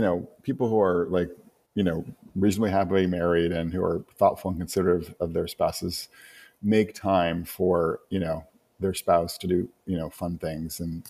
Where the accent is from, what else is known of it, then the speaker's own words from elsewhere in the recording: Northeast, United States; I grew up in Northeast, right, and plenty of friends and acquaintances who were Reform, conservative, and secular Jews.